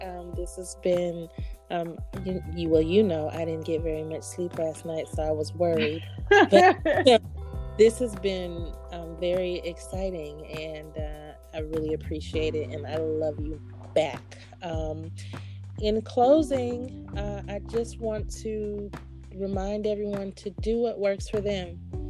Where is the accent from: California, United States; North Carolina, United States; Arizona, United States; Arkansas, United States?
California, United States; Oakland; and I'm thinking Oakland because that's where I'm from. Gotta take it back to my hometown.